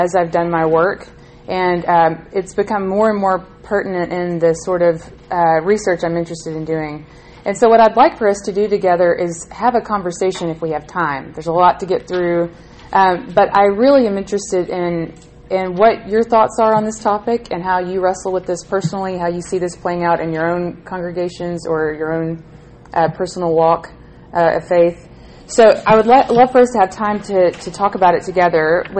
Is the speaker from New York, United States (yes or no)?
no; Alabama, United States; also born or lived in Nashville; I am from Nashville, Tennessee. I grew up in Northwest Alabama